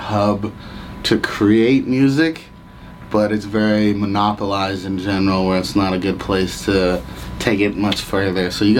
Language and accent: English; Vancouver, British Columbia, Canada; now in Las Vegas, United States; I'm from Vancouver, Canada.